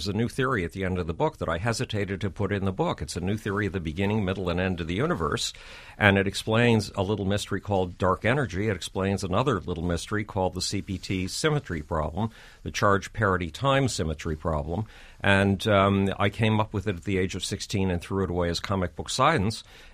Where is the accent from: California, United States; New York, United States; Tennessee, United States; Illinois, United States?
New York, United States; Buffalo; As a Jewish Buffalonian, I made it into a bagel.